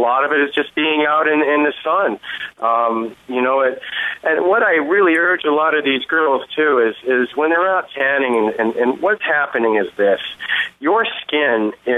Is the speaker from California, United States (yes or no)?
yes; Newport Beach, California, United States; Growing up in Newport Beach, California area, you know, I went out to the beach all the time.